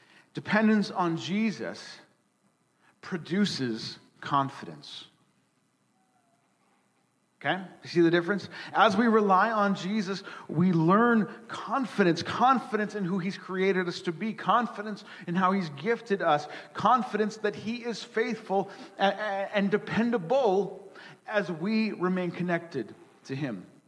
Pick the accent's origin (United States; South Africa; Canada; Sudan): Canada; And being a Canadian, I politely answered her